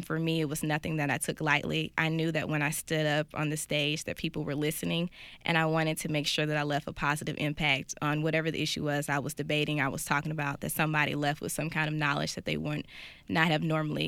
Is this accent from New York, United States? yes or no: no; Birmingham, Alabama, United States; I am from Birmingham, Alabama. I am a proud Alabamian. I grew up there. My family is all from Alabama, basically. I'm probably like eighth generation Alabamian.